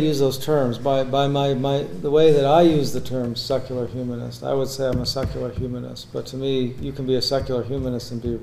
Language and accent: English; United States; I'm an American, right?